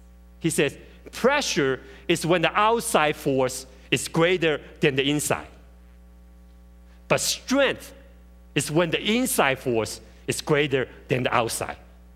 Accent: Taiwan; now in United States; I was back in my home country of Taiwan in 1994.

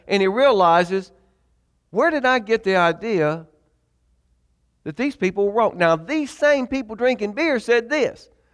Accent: Anniston, Alabama, United States; I was raised in the South, in Anniston, Alabama, in Calhoun County, and Calhoun County was a dry county

